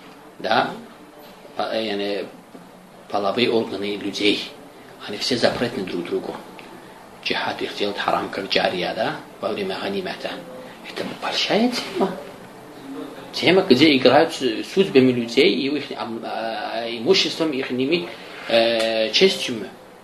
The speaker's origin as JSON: {"language": "Russian", "country": "Azerbaijan", "second_language": "Russian", "moved": "yes", "said": "так как я азербайджанец. И уже более 10 лет я не был в Азербайджане и забыл русский язык тоже."}